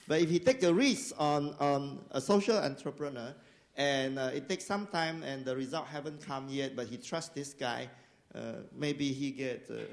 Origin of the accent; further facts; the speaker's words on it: Singapore; I'm the founder of the World Toilet Organization, and I'm from Singapore.